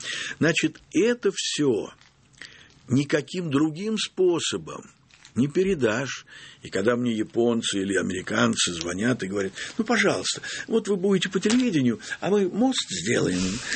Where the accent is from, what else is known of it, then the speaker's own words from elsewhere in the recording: Saratov, Saratov Oblast, Russia; может, от того, что я из провинции, из Саратова, из семьи хорошей, порядочной, что ли, да?